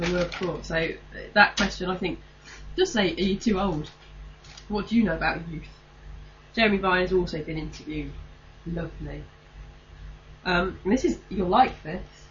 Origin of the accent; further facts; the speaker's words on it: London, United Kingdom; We're obviously from North London, so we wouldn't know